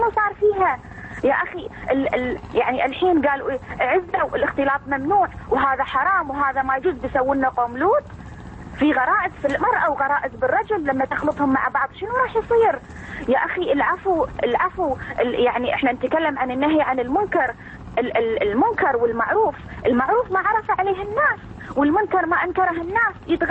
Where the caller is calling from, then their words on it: Kuwait; بالأخص في الخليج، وأنا أكلمك من الكويت